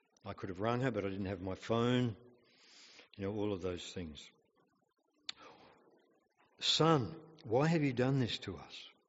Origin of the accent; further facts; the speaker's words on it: Australia; And I said, well, yeah, I'm lost. I'm from Australia.